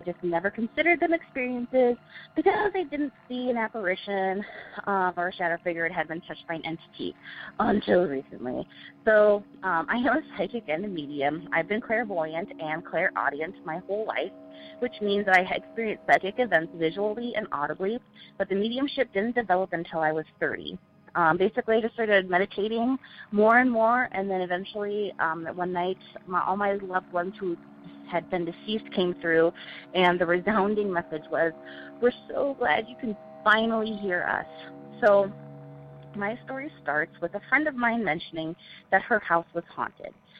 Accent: Sioux Falls, South Dakota, United States; I am from Sioux Falls, South Dakota.

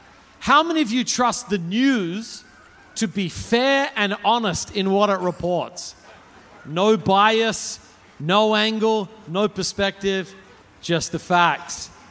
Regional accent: Australia; I'm from Australia, if you can't tell.

